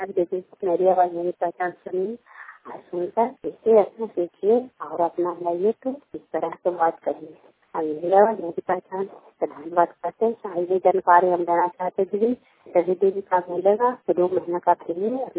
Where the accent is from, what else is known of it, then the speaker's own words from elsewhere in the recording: Nalanda, Bihar, India; कल्याणपुर वाली बेलछी पंचायत सखाम चंद जिला नालंदा का निवासी हूँ।